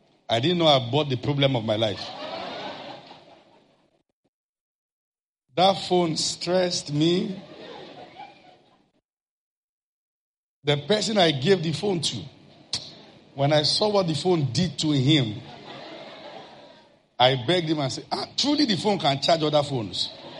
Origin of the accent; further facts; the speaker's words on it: Ile-Ife, Osun, Nigeria; Me, that I knew how I came from Ilefe.